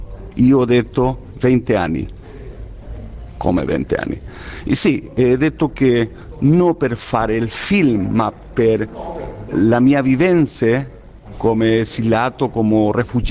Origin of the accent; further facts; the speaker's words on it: Chile; Italian is a second language; io non parlo così bene italiano perché vengo da Cile